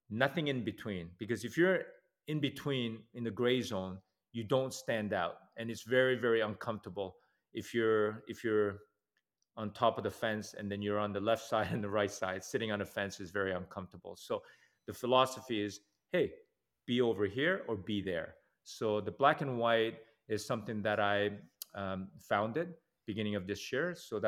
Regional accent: Toronto, Ontario, Canada; So, but I grew up in Toronto and went to fine arts school called Wilfrid Laurier, took 4 years of fine arts.

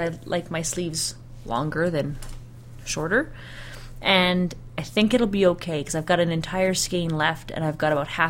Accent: East Coast, United States; And I've always said that, because I grew up on the East Coast, right?

